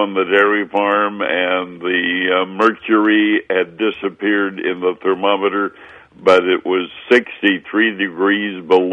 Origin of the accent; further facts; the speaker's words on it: Wisconsin, United States; talking about growing up in Wisconsin and the temperature in the wintertime